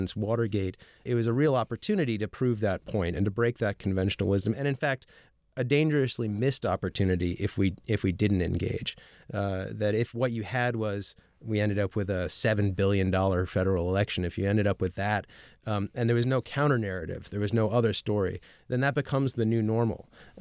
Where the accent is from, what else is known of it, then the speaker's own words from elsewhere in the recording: New York City, New York, United States; I grew up in New York City, yeah.